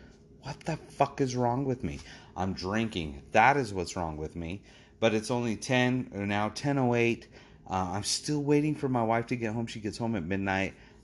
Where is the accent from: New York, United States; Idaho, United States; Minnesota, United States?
Idaho, United States; now in Utah, United States; I'm actually from Idaho. No, I'm not a hoe. I'm more of a pimp, maybe. Just kidding. Yes, I'm from Idaho.